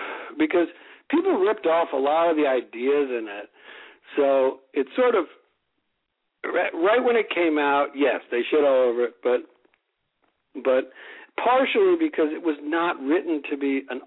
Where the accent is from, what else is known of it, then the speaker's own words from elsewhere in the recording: Wabash, Indiana, United States; born there; No, I was born in Indiana.